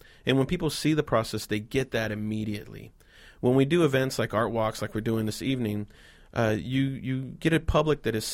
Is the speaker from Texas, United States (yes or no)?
yes; Austin, Texas, United States; because I'm from Austin, Texas, and a Texas boy, I'd only seen the snow in a Thomas Kinkade painting.